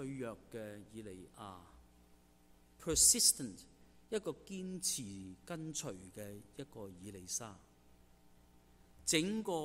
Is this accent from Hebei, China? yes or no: no; Guangdong, China; 为什么我们不好像我们广东人说何不一试呢